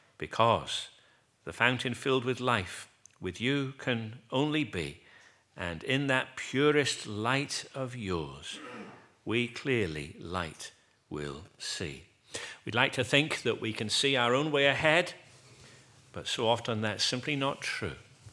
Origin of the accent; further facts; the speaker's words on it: Wrexham, Wales, United Kingdom; I was brought up in Wrexham, a number of collieries around there. My grandfather was a miner, a collier.